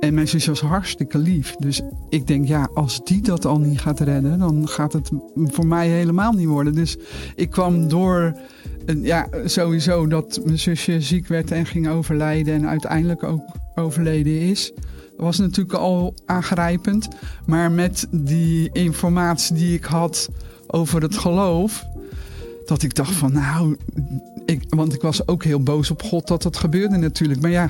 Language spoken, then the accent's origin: Dutch; Delft, South Holland, Netherlands; Ik ben 61 jaar en ik kom uit Delft.